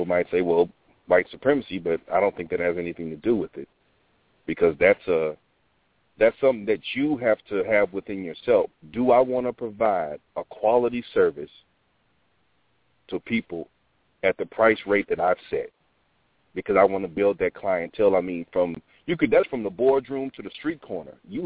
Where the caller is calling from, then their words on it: Texas, United States; Descendant from Texas.